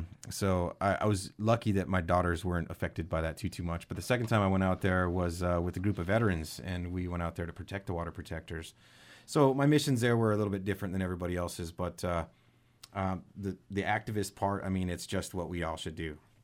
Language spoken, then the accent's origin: English; United States; The way that the system was behaving towards people in general over there was unacceptable for me as an American.